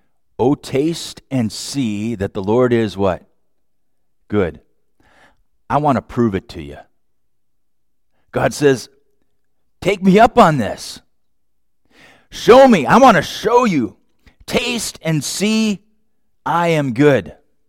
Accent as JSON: {"language": "English", "region": "Minnesota", "country": "United States", "said": "I'm from Minnesota."}